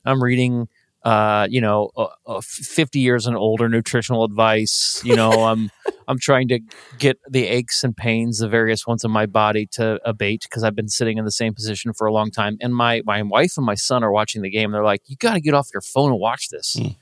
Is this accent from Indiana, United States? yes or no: yes; Indiana, United States; I am been a Pacers fan my whole life, growing up in Indiana, et cetera